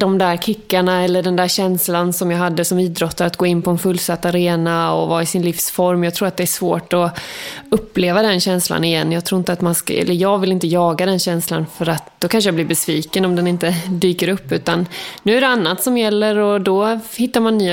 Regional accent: Furuby, Kronoberg County, Sweden; also born or lived in Västergötland; mycket av min uppväxt var ju ändå i utanför Växjö, i Furuby, en liten by där. Men jag är född i Västergötland

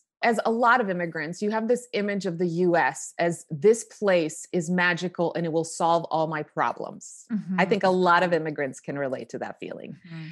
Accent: Croatia; now in United States; I grew up in Croatia. That's where I was born and raised. And it was actually part of Yugoslavia at that time when I was born. And it was a communist country.

